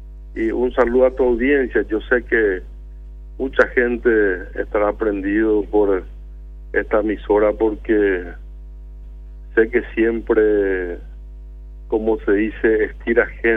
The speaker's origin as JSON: {"language": "Spanish", "town": "San Ignacio", "region": "Misiones", "country": "Argentina", "said": "un orgullo ignaciano, un orgullo misionero, y por qué no decir un orgullo nacional"}